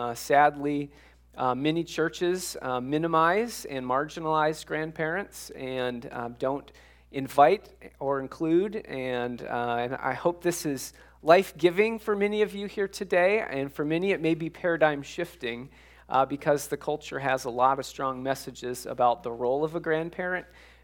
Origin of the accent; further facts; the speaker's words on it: Minnesota, United States; I'm from Minnesota, so this is kind of higher up here in Michigan.